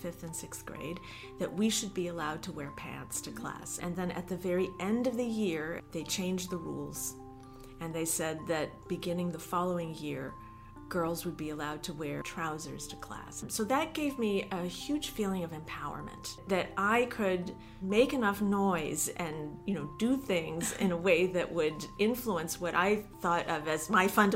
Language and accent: English; Italy; also born or lived in United States; now in Vancouver, Canada; I have a complicated story about where I'm from. Most recently, I came to Canada from the United States only 6 months ago, and I lived in the United States for a very long time, but originally I'm from Italy.